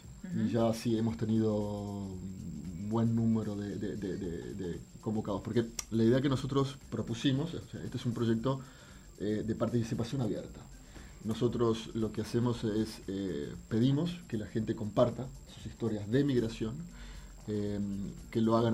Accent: Uruguay; also born or lived in France / Venezuela / Argentina; Yo llego a Uruguay con 15 años, y cuando llego a Uruguay es cuando decido que soy uruguayo. O sea, si bien mis padres son uruguayos, yo nací en Francia, viví en Venezuela, viví en Argentina, en ese primer periodo, ¿no? En la década de los 80, 70 y 80

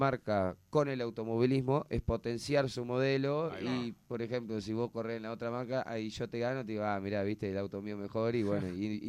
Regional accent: Montevideo, Uruguay; yo soy de Miguelete, en Montevideo, tenía 14 años

